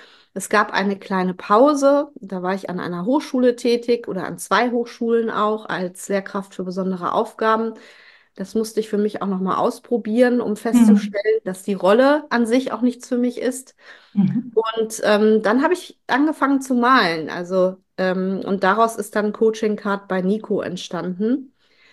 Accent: Kiel, Schleswig-Holstein, Germany; now in Witten, Germany; Meine Kindheit habe ich in Schleswig-Holstein verbracht.

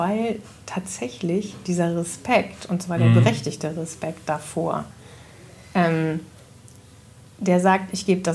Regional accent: Lower Saxony, Germany; ich bin ja auch in Niedersachsen aufgewachsen, in einem Flächenland

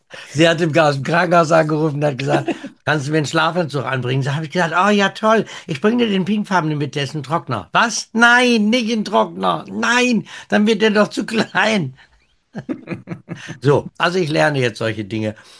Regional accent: Osnabrück, Lower Saxony, Germany; diese Veranstaltung in Osnabrück auch ein bisschen, naja, Hobby ist mein Job nun nicht. Aber es ist ja meine Heimat, lag mir am Herzen.

